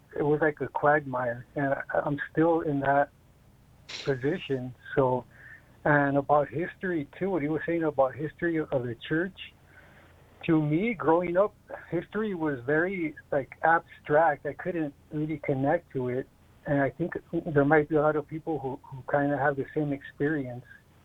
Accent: California, United States; here in California.

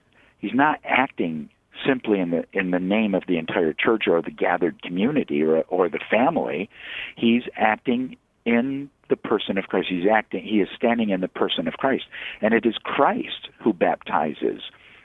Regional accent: Michigan, United States; I'd really like to be in northern Michigan right now. I'm from Michigan.

